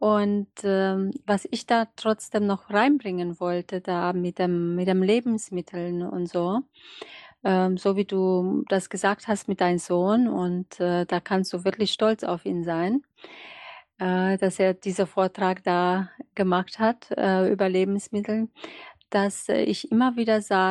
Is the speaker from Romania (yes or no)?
yes; Romania; German is a second language; now in Germany; Ja, ich habe sehr lange jetzt also in Deutschland gelebt, fast 30 Jahre. Komme aus Rumänien. Bin dort geboren, aber Ungarin.